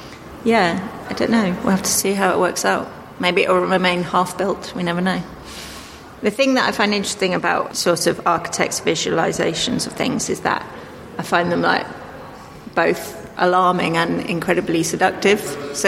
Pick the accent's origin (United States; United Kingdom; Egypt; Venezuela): United Kingdom; South West England; I grew up in Dorset